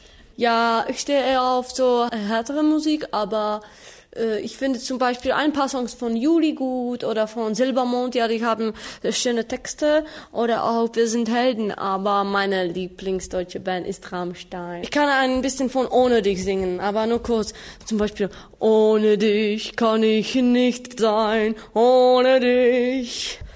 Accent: Czechia; German is a second language; ich komme aus der Tschechischen Republik. Und wisst ihr was, ich bin 18 Jahre alt und ich bin noch eine Studentin.

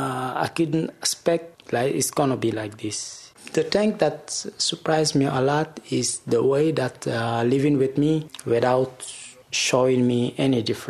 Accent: Mali; English is a second language; moved away as an adult; now in Germany; I come from Mali. I was born in Mali, grew up in Mali. My parents are from Senegal. And I came in Germany to look for a job

